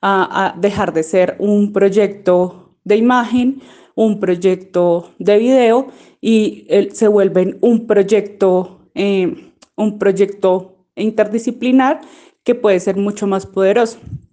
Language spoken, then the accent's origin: Spanish; Bogotá, Colombia; representar esas vivencias como ciudadana, como bogotana